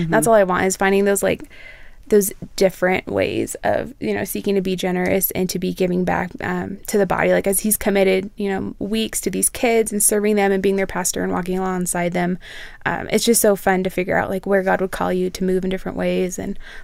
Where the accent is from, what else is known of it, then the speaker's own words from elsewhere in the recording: California, United States; now in Colorado, United States; I'm from California, but I live in Colorado now, so a lot of my friends are still in California